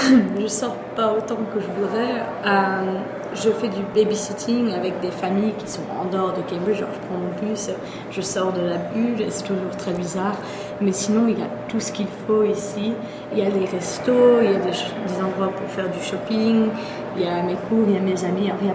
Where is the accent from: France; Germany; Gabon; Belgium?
Germany; Moi, j'habite en Allemagne. Je suis allemande, mais ma mère est française, c'est pour cela que je parle français.